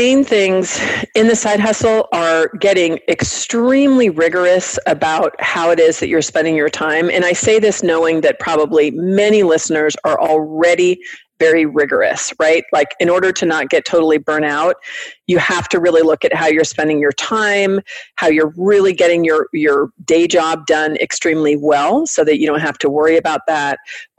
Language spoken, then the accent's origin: English; Mesa, Arizona, United States; a couple of years ago when I opened up the small business incubator in my hometown of Mesa, Arizona, same thing.